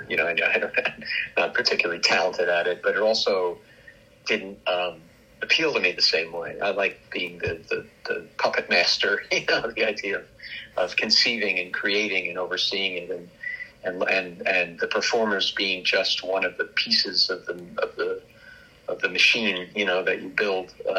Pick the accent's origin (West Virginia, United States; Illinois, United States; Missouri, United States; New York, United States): New York, United States; Port Washington; also born or lived in Queens, New York; I grew up in Queens, New York until the age of about 10, and then moved to Port Washington, where I went to went through the remainder of elementary school and then junior high at Weber and then Schreiber